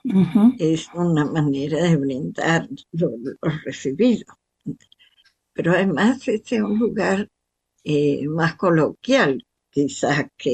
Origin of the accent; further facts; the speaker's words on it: Argentina; also born or lived in La Plata; now in Madrid, Spain; Soy argentina y vivo en Madrid desde hace 20 años.